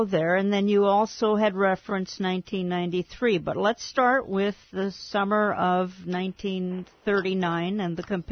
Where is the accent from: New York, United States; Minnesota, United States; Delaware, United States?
Minnesota, United States; it's the very, very southern tip of my home state, Minnesota.